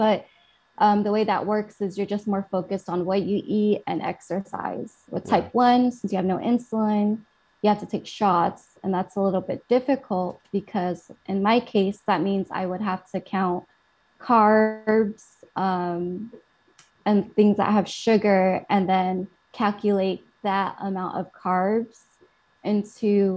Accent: Philippines; And I remember too, and like, I'm Filipino and like some Asian parents are very like, they're not really into like medical stuff.

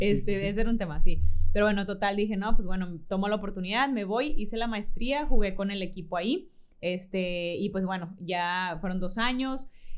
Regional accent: Ciudad Victoria, Tamaulipas, Mexico; now in Monterrey, Mexico; soy de Ciudad Victoria, Tamaulipas, no sé, aquí en Monterrey, porque luego, sí, como que tengo mucho tiempo viviendo aquí

